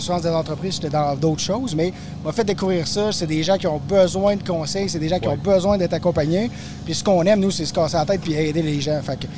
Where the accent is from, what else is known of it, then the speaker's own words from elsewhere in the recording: Quebec, Canada; Moi, je suis de la Rive-Sud.